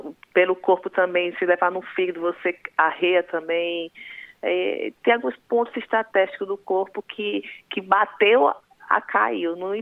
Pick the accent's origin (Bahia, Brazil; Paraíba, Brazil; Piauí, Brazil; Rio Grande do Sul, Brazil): Paraíba, Brazil; eu sou nordestina, eu sou paraibana